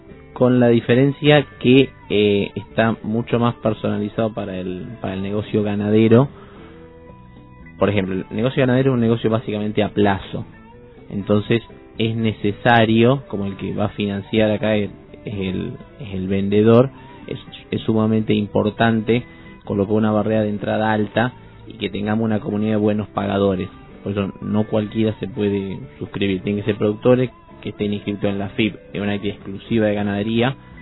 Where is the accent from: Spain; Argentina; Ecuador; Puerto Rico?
Argentina; La Pampa; los dos venimos de La Pampa. Somos una provincia netamente ganadera.